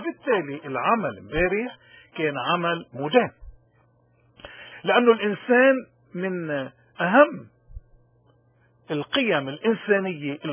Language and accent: Arabic; Lebanon; نحن لبنانيين